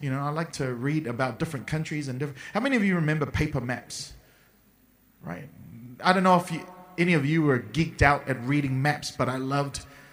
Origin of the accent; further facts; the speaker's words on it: Auckland, New Zealand; I grew up in Auckland, New Zealand, so we had the book of maps. And then when we go on road trips, because I'm from New Zealand, we used to drive from Auckland down to Taupo or Wellington, which are cities south of Auckland.